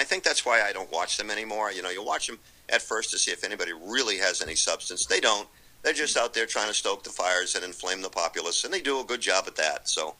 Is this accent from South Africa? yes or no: no; Killeen, Texas, United States; also born or lived in Germany; now in Massachusetts, United States; I moved up to Massachusetts from Texas. I went to high school down in Killeen my first 3 years, then moved to Gloucester my senior year.